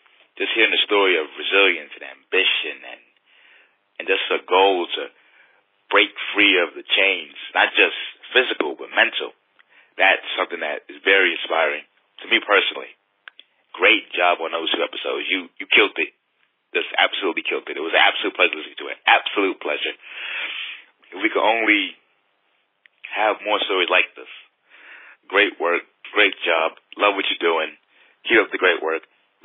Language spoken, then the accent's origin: English; Brooklyn, New York, United States; I'm from Brooklyn, New York.